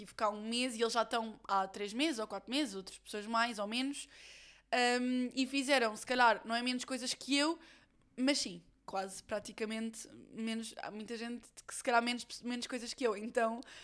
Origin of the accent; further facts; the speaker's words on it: Lisbon, Portugal; eu conheço a Florença melhor do que Lisboa, que é a minha cidade natal, onde eu sempre vivi